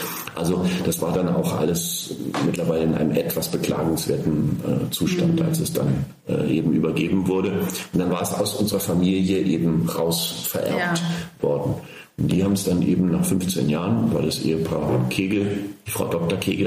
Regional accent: Berlin, Germany; bin in kleinbürgerlichen Verhältnissen in Berlin aufgewachsen, wir waren schon in einem gemieteten Häuschen

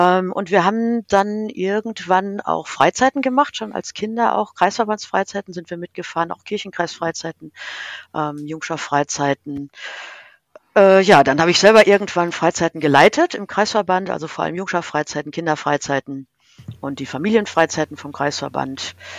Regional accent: Schalksmühle, North Rhine-Westphalia, Germany; in meinem Heimatort Schalksmühle war das zumindest zu meiner Zeit damals untrennbar miteinander verbunden. Also unser Vater war Pfarrer in Schalksmühle und immer auch schon CVJM-Mitglied

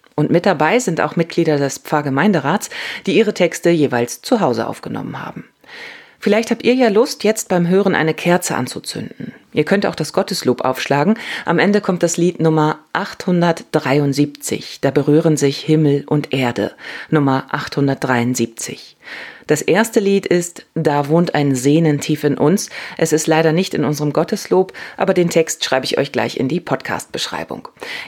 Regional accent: Neugraben, Hamburg, Germany; bin aus Neugraben

